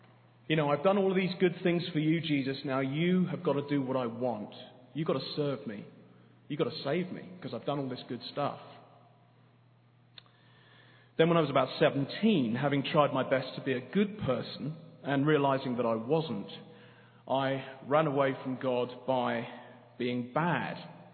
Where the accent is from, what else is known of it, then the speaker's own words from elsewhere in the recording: London, United Kingdom; You've probably guessed I'm not from round here. I'm from London, here doing the internship with Mark Dever.